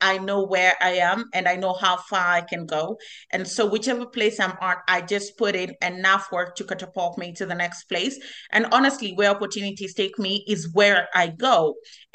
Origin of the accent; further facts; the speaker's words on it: Kenya; I grew up in Kenya, Africa, but a country called Kenya.